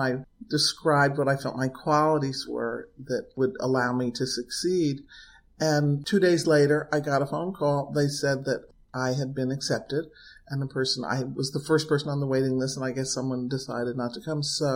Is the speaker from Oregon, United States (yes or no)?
no; New Haven, Connecticut, United States; I mean, I grew up in New Haven where I would see shows at Yale, and every once in a while I would be taken into New York to see a play.